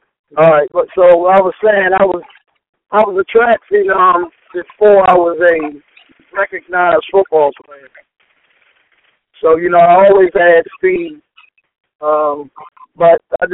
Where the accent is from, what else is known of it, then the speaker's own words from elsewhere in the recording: Baltimore, Maryland, United States; I'm from Baltimore, Maryland, and I started the game really, really young.